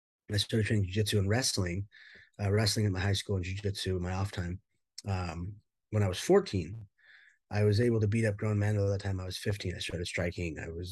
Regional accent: Dana Point, California, United States; I grew up in Orange County, here in Dana Point, Laguna Beach area.

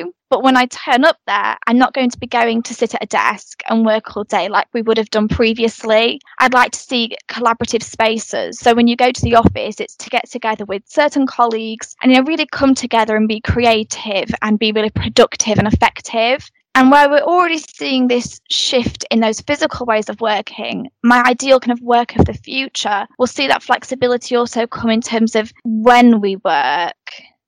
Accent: Yorkshire and the Humber, United Kingdom; now in London, United Kingdom; So I relocated from Yorkshire to London to do my SIPPA apprenticeship. You know, it was quite hard to get time to come home

